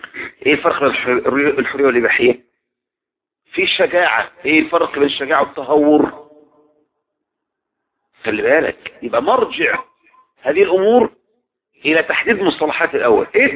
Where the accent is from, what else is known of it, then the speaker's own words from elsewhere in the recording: Egypt; احنا النهاردة مصريين.